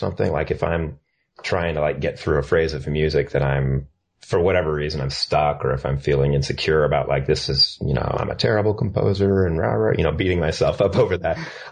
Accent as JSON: {"language": "English", "town": "Cupertino", "region": "California", "country": "United States", "tie": "born or raised there", "said": "Northern. I grew up actually right outside of Santa Clara in Cupertino"}